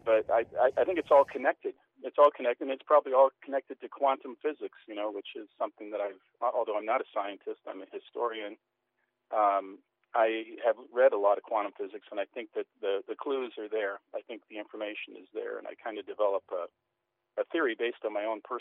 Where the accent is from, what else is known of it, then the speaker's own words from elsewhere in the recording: Washington, United States; we were hiking in Eastern Washington State, my home state.